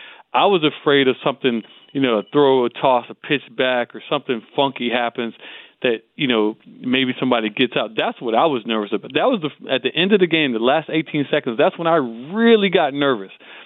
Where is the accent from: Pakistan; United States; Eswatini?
United States; Lauderdale Lakes, Florida; I'm from Lauderdale Lakes.